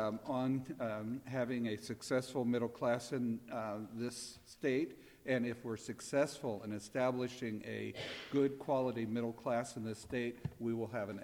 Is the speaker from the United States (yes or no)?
yes; Marshalltown, Iowa, United States; In my hometown of Marshalltown